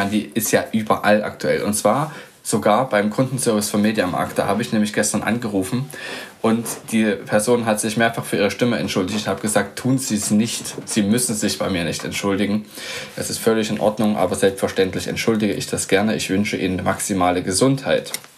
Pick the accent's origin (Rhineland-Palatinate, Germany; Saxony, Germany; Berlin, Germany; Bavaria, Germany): Saxony, Germany; Leipzig; born there; ebenfalls gebürtig in Leipzig. Allerdings jetzt nicht mehr da wohnhaft